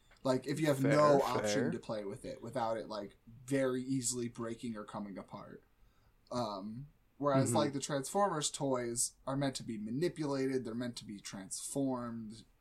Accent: Midwest, United States; I'm from the Midwest. Like, half of the year we're all inside the whole time.

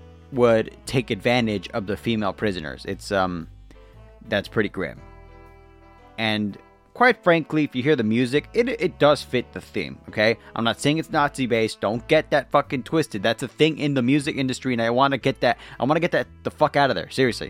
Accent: California, United States; I'm an idiot from California.

